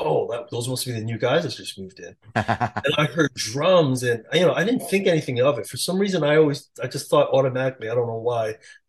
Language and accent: English; Queens, New York, United States; I just met a bunch of young DJs at the time mm-hmm. growing up in Queens. And was really lucky too. My neighbors across the street from me in Queens were these two older guys